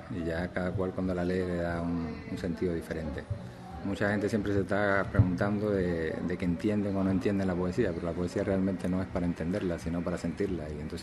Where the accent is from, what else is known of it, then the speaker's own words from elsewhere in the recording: Sagua la Grande, Villa Clara, Cuba; born there; Yo nací en Sagua la Grande, en Villa Clara. Eso está por el centro de la isla.